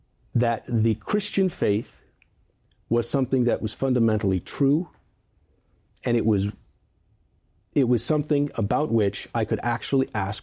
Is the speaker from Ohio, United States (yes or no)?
yes; Centerville, Ohio, United States; I grew up in Ohio, in Dayton, Ohio, a city south of Dayton, Ohio, in Centerville, Ohio. And when I grew up there in Centerville, Ohio, I developed a love for music, the performing arts.